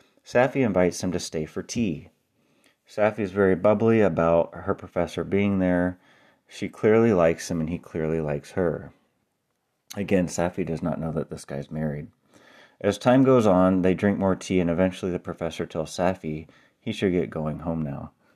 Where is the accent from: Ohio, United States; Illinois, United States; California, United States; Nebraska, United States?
Illinois, United States; And by the way, Ruby is from my home state of Illinois, which I still live in.